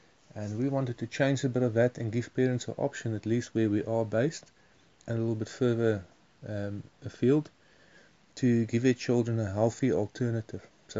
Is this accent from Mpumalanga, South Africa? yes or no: yes; Mpumalanga, South Africa; I've spent most of my life in the bush. I grew up in Kruger National Park and I've been there from age 10 to 18 as a young boy. And before that, I lived on a game ranch.